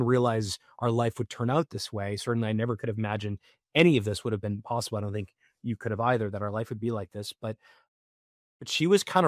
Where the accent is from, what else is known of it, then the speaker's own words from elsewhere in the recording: Florida, United States; also born or lived in Canada; I was born in Canada. I grew up in South Florida.